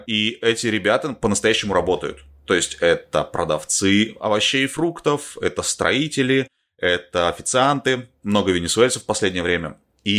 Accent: Novosibirsk, Novosibirsk Oblast, Russia; Вернулся в Россию, я жил в Новосибирске, я сам из Новосибирска.

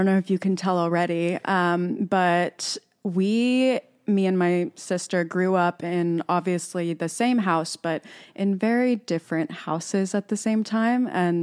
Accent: Florida, United States; We grew up in Florida under the same roof

